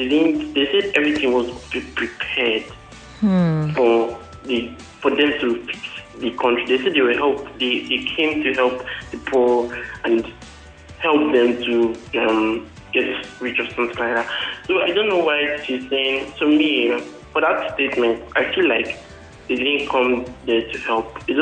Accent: Abia, Nigeria; Where am I from? I'm from Abia.

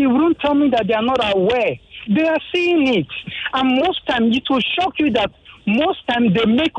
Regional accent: Nigeria; Yes, when this country is concerned, I'm a Nigerian, I'm not a Liberian.

